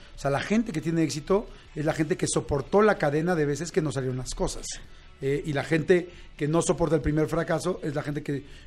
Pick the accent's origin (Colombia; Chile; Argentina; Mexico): Mexico; Somos increíbles los mexicanos.